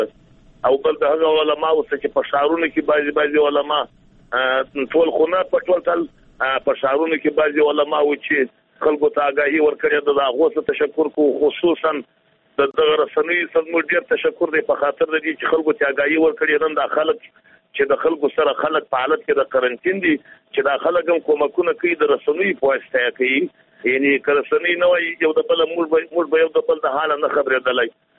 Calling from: Jowzjan, Afghanistan; زه پښتون يم د جوزجان ولایت څخه مسافر په تماس کې

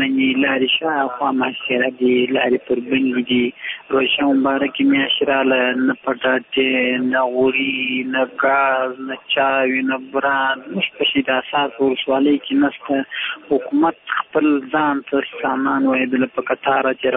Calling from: Uruzgan, Afghanistan; روزګان ولایت شیراسه ولسوالۍ څخه خبرې کوم.

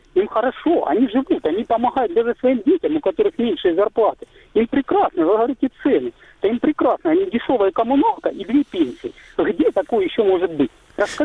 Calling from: Donetsk, Donetsk Oblast, Ukraine; Только что разговаривали, как плохо в Донецке живется. Да пенсионерам тут прекрасно живется, по две пенсии получают.

